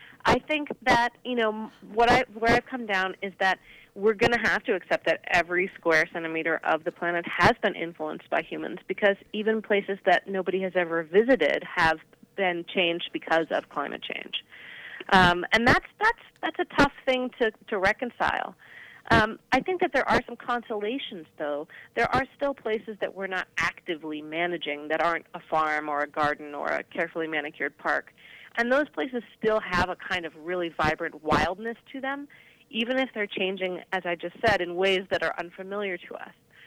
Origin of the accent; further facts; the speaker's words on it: Seattle, Washington, United States; I grew up in Seattle, and pretty within my lifetime, we've seen a lot of bird changes